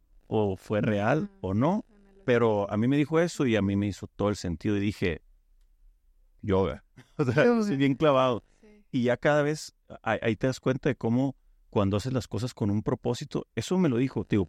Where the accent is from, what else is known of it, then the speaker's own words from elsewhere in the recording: Culiacán, Sinaloa, Mexico; Iba caminando allá en mi ciudad, en Culiacán.